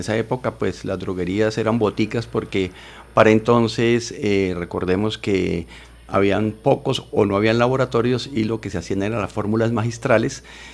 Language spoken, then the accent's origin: Spanish; Ibagué, Tolima, Colombia; somos ibaguereños, tolimenses, y que desde Ibagué para todo Colombia está nuestro producto.